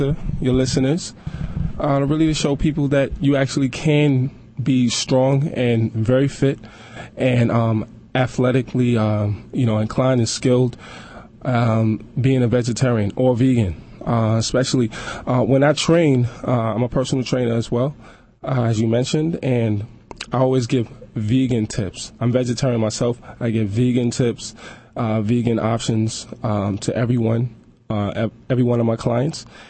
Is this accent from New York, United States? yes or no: yes; Brooklyn, New York, United States; I'm born and raised in Brooklyn.